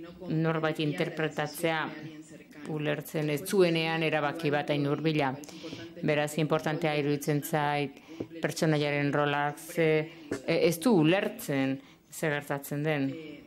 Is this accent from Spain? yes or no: no; Argentina; Argentinarra da, ni argentinarra naiz.